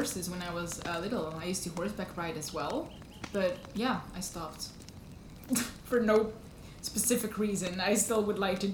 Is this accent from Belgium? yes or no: yes; Belgium; I am your co-host to They Come Before Dawn. I am currently 27 years old, and I'm from Belgium, just like Lawrence.